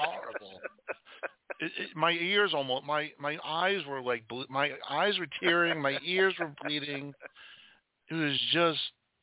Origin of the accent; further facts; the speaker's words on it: Long Island, New York, United States; It's like … I'm from Long Island. … a Long Islander.